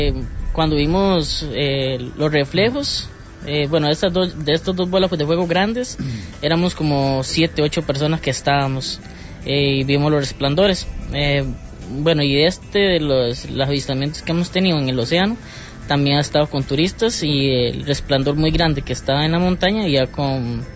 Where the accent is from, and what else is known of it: Quepos, Puntarenas, Costa Rica